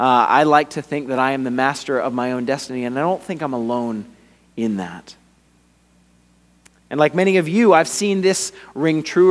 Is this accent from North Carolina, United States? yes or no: no; Lakeland, Florida, United States; Lakeland is my hometown. So coming here, Lake Gibson is not only a special community, but I know this town really well. This is the town that raised me